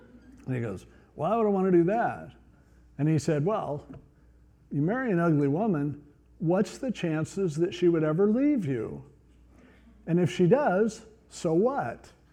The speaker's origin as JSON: {"language": "English", "country": "United States", "said": "And so as an American, I always try to vote for the way things I think is best for the country."}